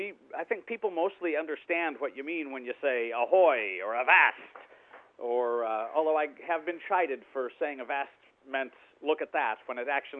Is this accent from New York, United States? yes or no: no; Chicago, Illinois, United States; See, I'm from Chicago. It's not the most nautical place in the world.